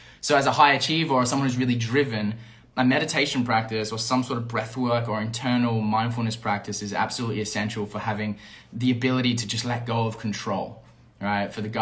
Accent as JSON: {"language": "English", "town": "Perth", "region": "Western Australia", "country": "Australia", "tie": "born or raised there", "moved": "as an adult", "lives_now": "Mexico", "said": "Last year around August, I left my hometown in Perth, traveled out to Canada. I've been through Europe. Now I'm out here in Mexico, and this is the home base for the next little bit."}